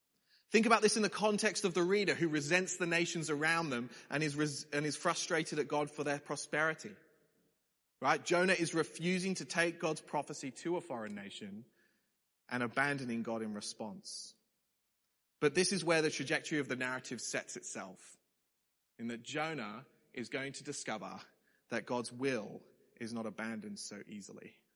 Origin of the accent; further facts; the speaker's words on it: Australia; if growing up on Australian beaches is anything to go by, English people seem to be fairly scared of the sea.